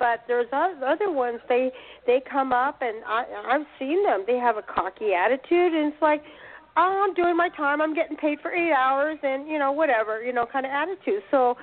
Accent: California, United States; I don't remember when I was growing up in California back in the 60s

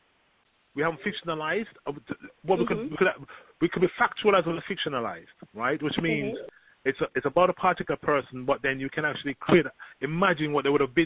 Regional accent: Kingston, Jamaica; moved away as an adult; all of my formative years of growing up in Jamaica, and I grew up in Kingston. Went to school, worked in Kingston. I spent most majority of my formative life in Jamaica. I came away in 85

